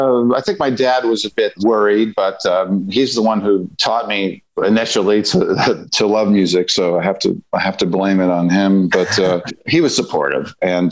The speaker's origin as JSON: {"language": "English", "region": "New Jersey", "country": "United States", "said": "I am. I'm from New Jersey, and I still live. I've been just around the New York, New Jersey area my whole life, and it's a great place."}